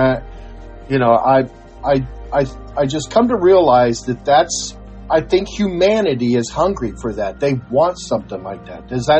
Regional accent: Tucson, Arizona, United States; because I was raised in Tucson. I was raised around the Hispanic, the Mexican culture.

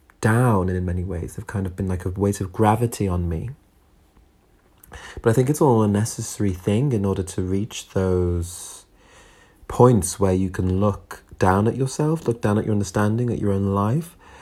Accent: North West England, United Kingdom; This is where I grew up. I grew up in the Northwest. I grew up around Northwest accents, Northwest culture, Northwest people.

